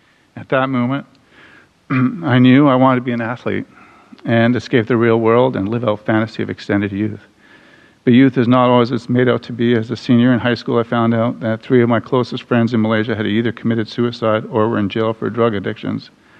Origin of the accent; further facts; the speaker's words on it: Montreal, Quebec, Canada; born there; I was born in Montreal, Canada, but you won't hear me say A or hoser.